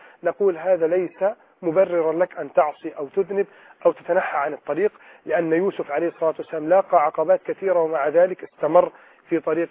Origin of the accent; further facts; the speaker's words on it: Egypt; بلدنا مصر